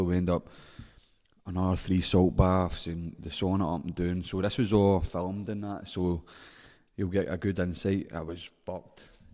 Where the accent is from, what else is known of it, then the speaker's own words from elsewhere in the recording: Holytown, Scotland, United Kingdom; They've got me a bit feel like we grew up in Holytown